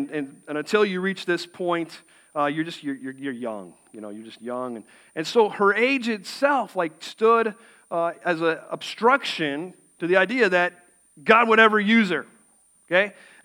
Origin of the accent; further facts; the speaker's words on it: Seattle, Washington, United States; I'm like, "I'm from the Seattle area."